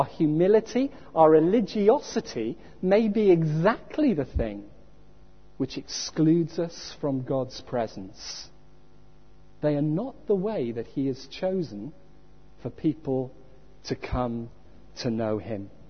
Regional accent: Wales, United Kingdom; You may have guessed by now that I was brought up in South Wales.

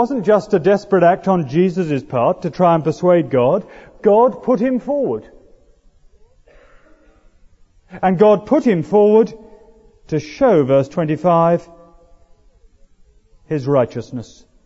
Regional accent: United Kingdom; We're British, you know.

